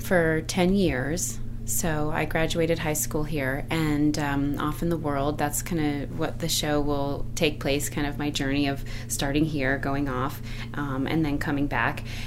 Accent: Glenwood Springs, Colorado, United States; especially coming from this small town. You know, I'm from Glenwood Springs.

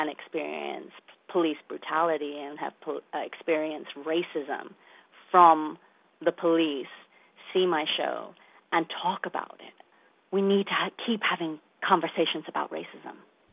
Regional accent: London, United Kingdom; moved away as an adult; now in United States; racism is something that I have faced my whole life growing up in London, England.

